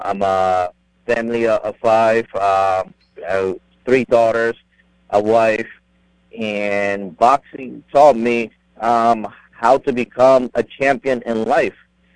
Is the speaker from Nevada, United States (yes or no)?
no; Hartford, Connecticut, United States; I was born and raised in Hartford.